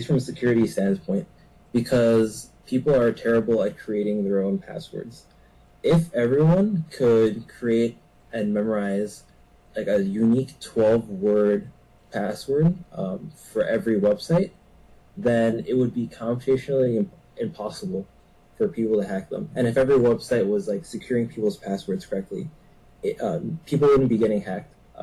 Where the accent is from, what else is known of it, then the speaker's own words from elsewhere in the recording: Wisconsin, United States; also born or lived in Cameroon; I'm originally from Cameroon, but I moved to Wisconsin when I was 1.5. I went to Oak Creek High School